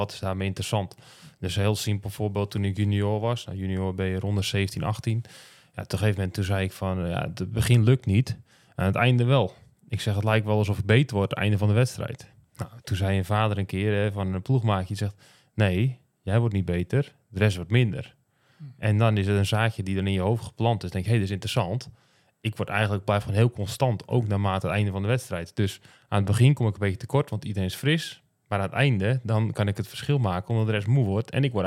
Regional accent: North Holland, Netherlands; ik kom uit West-Friesland, Noord-Holland. Ze zijn wel best wel nuchter volkje.

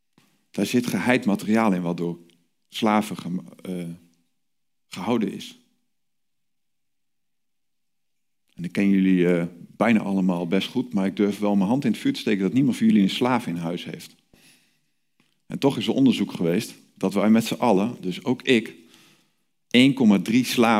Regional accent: Netherlands; En daar zijn wij Nederlanders heel goed in om dat niet te zien.

